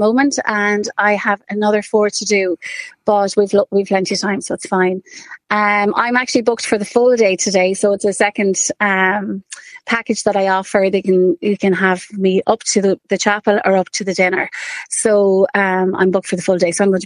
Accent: Kilkenny, Leinster, Ireland; I'm from Kilkenny.

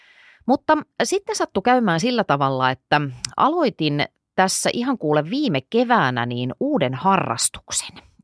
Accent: Ypäjä, Tavastia Proper, Finland; mä oon kotoisin Ypäjältä, joka on pikkuruinen paikkakunta tuolla Turun ja Tampereen välissä, noin karkeasti sanottuna.

